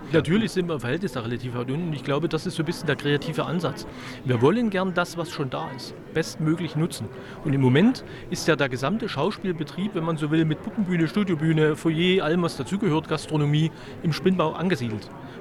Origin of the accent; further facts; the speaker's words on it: Chemnitz, Saxony, Germany; ich bin selbst gebürtiger Karl-Marx-Städter, wenn man so will